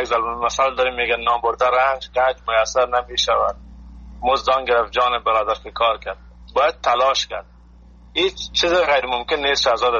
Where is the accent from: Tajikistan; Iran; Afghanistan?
Afghanistan; عشق وطنم است، ما وطنم هیچ وقت فراموش نمیکنم، بسیار دوست دارم وطنم.